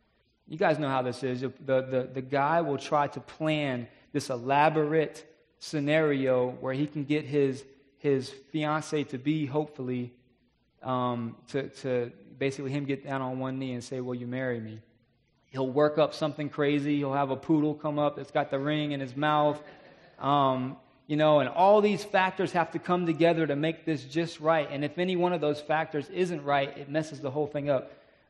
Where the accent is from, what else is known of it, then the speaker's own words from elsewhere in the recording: Virginia Beach, Virginia, United States; I'm from Virginia Beach. I miss the beach, especially when the weather starts to get nice like it is now.